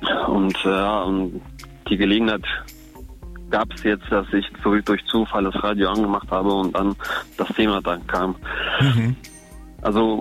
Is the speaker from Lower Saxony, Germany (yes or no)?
no; Siegburg, North Rhine-Westphalia, Germany; Aus Siegburg.